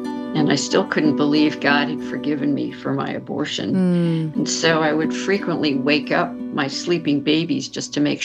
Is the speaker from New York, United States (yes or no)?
yes; New York City, New York, United States; I grew up in New York City, and I looked forward to the day when I could run my life and do it my way.